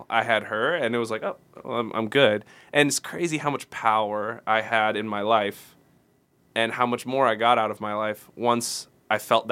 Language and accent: English; Houston, Texas, United States; But within 3 days I was only a couple hours from my hometown in Houston.